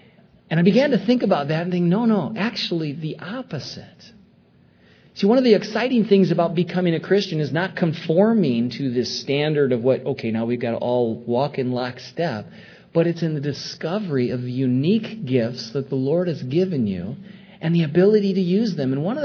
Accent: Michigan, United States; this is the thing that I felt so strongly when I was growing up in Michigan.

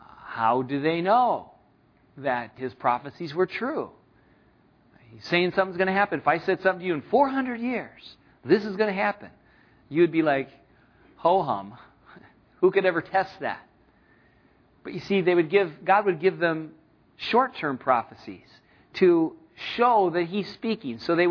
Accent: Jackson, Michigan, United States; I was shocked to discover in my hometown in Jackson, Michigan

